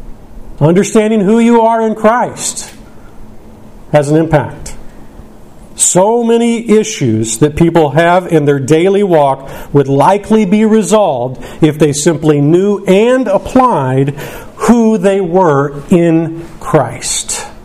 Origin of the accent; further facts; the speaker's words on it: St. Louis, Missouri, United States; When I grew up in St. Louis, it was quite common whenever you would meet somebody for the first time, they would ask what high school you attended.